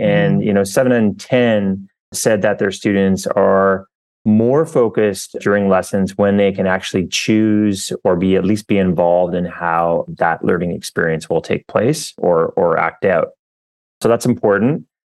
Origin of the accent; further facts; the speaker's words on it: Canada; now in Norway; I head up the Kahoot at School and Home business areas here at Kahoot. Quick background, I'm Canadian, living in Norway now for last 15 years or so